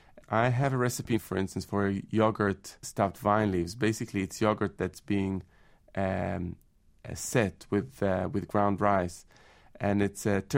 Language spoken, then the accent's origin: English; Jerusalem, Jerusalem District, Israel; I grew up in Jerusalem in Israel. And I think I'm extremely fortunate because my parents are from a European background. My dad is Italian. My mother's from Germany.